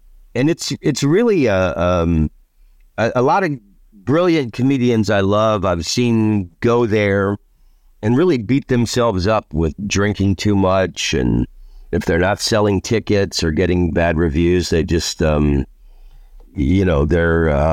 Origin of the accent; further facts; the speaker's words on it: United States; growing up in America, you always heard about, like, these Vietnam veterans